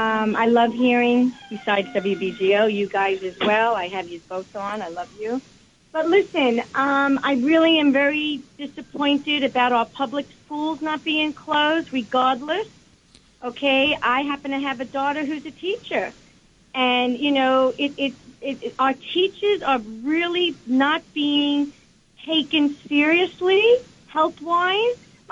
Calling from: Brooklyn, New York, United States; I'm calling from Brooklyn, downtown here, where we all are right now.

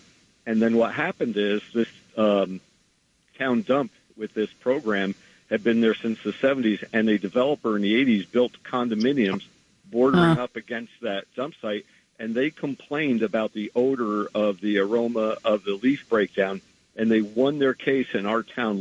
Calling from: Greenwich, Connecticut, United States; I'm calling from Greenwich, Connecticut.

